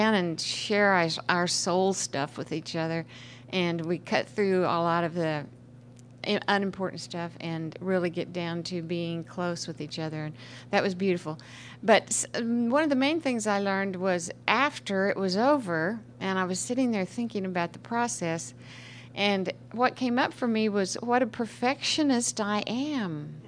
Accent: Oklahoma, United States; from Oklahoma, and a compulsive eater.

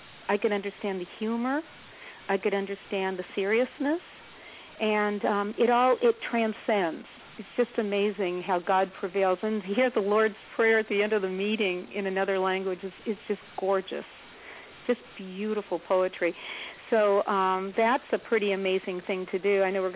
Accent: Los Angeles, California, United States; I'm from California, Los Angeles, and I led a meeting in Brooklyn.

